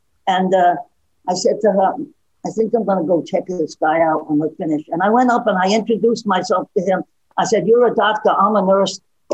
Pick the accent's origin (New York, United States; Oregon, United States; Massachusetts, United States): New York, United States; Spring Valley; He came to my hometown. I lived in Spring Valley, New York. He came to my hometown.